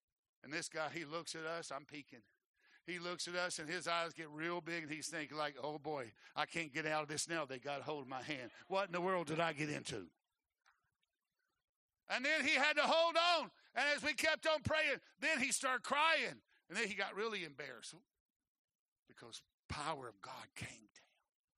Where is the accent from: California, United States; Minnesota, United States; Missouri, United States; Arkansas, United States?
Arkansas, United States; I know you ain't never supposed to say that, but I'm from Arkansas, so you just count that back there.